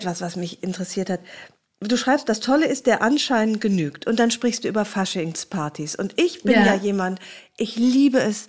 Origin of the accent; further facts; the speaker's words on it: Rhineland, Germany; Ich komme ja aus dem Rheinland.